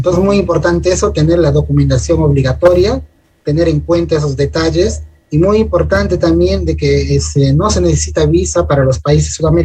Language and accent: Spanish; Peru; como decimos nosotros en términos criollos, como peruanos